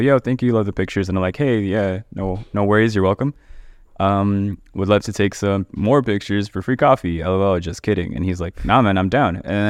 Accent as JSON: {"language": "English", "town": "Los Angeles", "region": "California", "country": "United States", "said": "Like I'm from Southeast LA."}